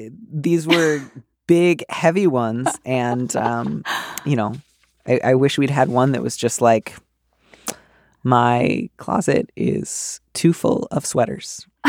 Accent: Midwest, United States; I grew up in the Midwest.

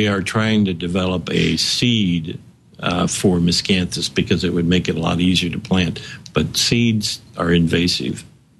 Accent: Missouri, United States; That's in central Missouri.

